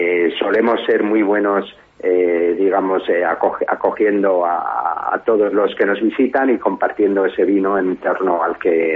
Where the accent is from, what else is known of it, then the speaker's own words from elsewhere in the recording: La Rioja, Spain; tanto los sorianos como los riojanos, para acercarnos ambos a nuestras capitales, y que estamos muy cerquita, y que, bueno, ya saben los sorianos que somos tan acogedores como ellos